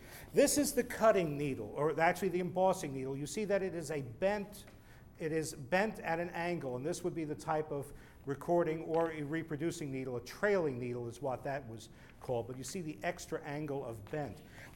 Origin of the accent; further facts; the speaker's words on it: Teaneck, New Jersey, United States; made at their laboratories in my hometown of Teaneck, New Jersey